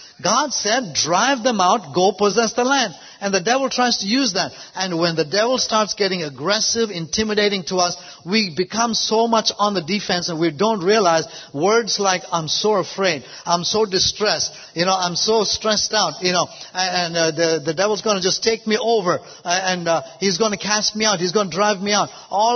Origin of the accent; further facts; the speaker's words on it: India; Now, growing up in India, of course, we saw, you know, a lot of cows grazing, you know, in fields and everything else.